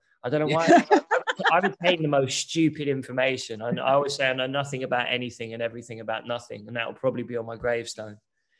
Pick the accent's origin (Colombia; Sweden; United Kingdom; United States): United Kingdom; London; growing up in East London prepared me for really well.